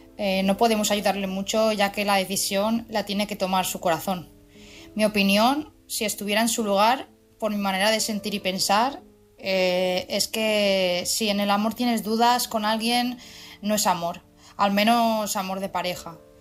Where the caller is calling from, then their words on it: Palma, Balearic Islands, Spain; corresponsal de Palma de Mallorca.